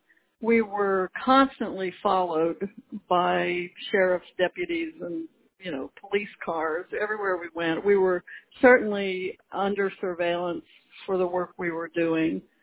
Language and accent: English; California, United States; I was there from California